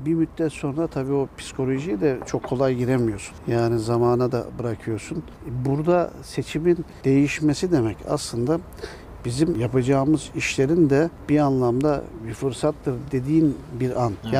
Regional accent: Giresun, Turkey; Çünkü burada doğduk, burada yaşadık. Ben Aksu bölgesinde çocukluğum geçti.

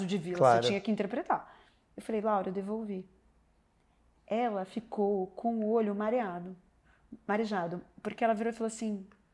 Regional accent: São Paulo, Brazil; Sou paulistana de feijoada e pizza. Então, eu queria voltar para cá.

